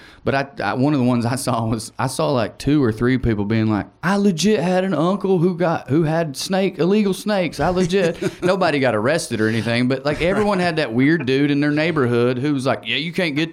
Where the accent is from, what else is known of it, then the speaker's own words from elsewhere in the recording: the South, United States; oh, my God, I'm from the South, and they nailed it.